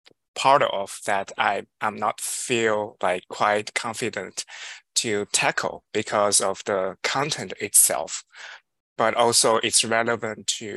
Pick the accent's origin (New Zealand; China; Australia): China; English is a second language; moved away as an adult; now in United States; Just from my personal background, I'm originally from China. I moved to the United States 8 years ago